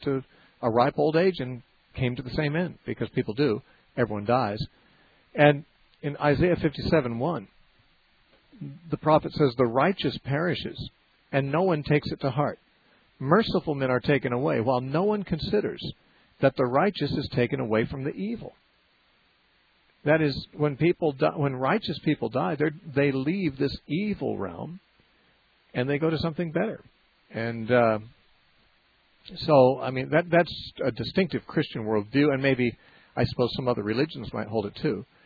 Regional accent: Santa Cruz, California, United States; Sort of like I'm a Californian and an American.

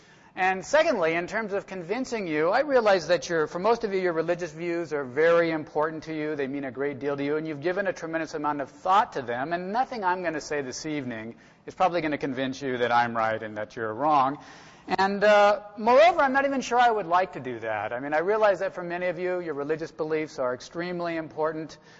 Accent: Oregon, United States; I was raised Christian. I was raised in the United Methodist Church. I grew up in a small community in Central Oregon.

